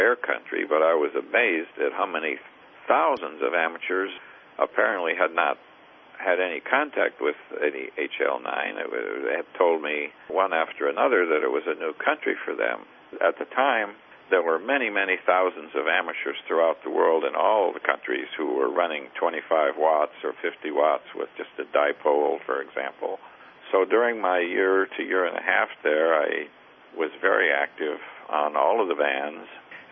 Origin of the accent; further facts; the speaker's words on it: Chicago, Illinois, United States; I was born in 1936 in Chicago, Illinois, and I became interested in amateur radio while I was in high school and as a young teenager in Chicago.